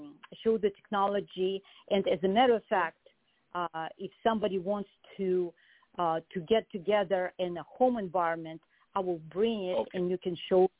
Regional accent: Russia; English is a second language; now in United States; I have a very health-oriented mind because I grew up in Russia.

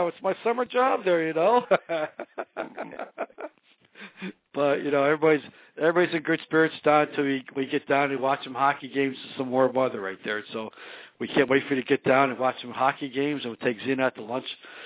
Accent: Philadelphia, Pennsylvania, United States; now in Tampa, United States; because we're born and raised in Philadelphia. Tampa Bay's our baseball team here.

